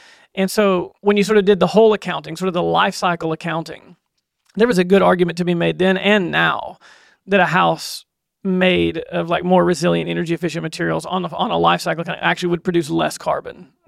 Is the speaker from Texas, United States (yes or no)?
yes; Texas, United States; So yeah, growing up on the Gulf Coast of Texas, my parents' home and my whole town, like 95% of the town was like substantially damaged in that hurricane.